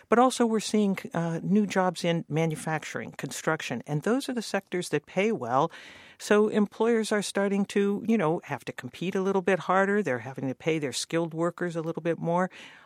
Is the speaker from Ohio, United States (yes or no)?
yes; Youngstown, Ohio, United States; And I grew up in Youngstown. There's a steel mill there that makes fracking pipe.